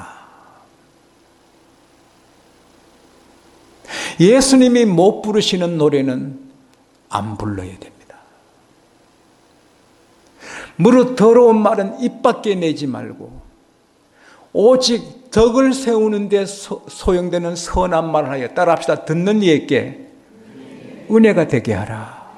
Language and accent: Korean; South Korea; 저보고 어느 나라에서 왔느냐고, 한국에서 왔다니까 직업이 뭐냐고